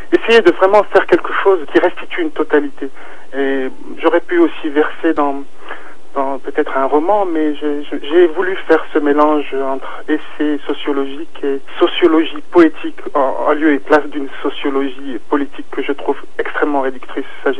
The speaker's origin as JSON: {"language": "French", "country": "Morocco", "said": "J'essaye d'avoir le regard de l'intérieur en tant que Marocain, en tant que Maghrébin, en tant qu'Arabe, en tant que musulman."}